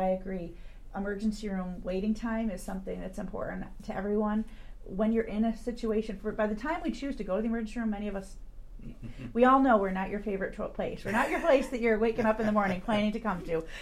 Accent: Glens Falls, New York, United States; also born or lived in Chicago; I actually was born in Glens Falls, New York, a little north of Albany, close to Lake George. Spent a few years in Chicago when I was sort of that preschool age, but ended up really being an upstate girl

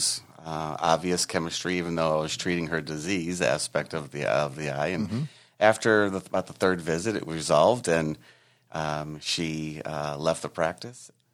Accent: Michigan, United States; So I grew up in a city just outside of Michigan, outside of Detroit, in Michigan.

